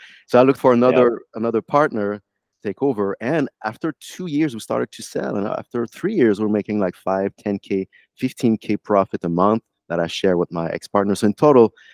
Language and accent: English; Montreal, Quebec, Canada; accent: French; English is a second language; I have a French accent, by the way. I'm from Montreal.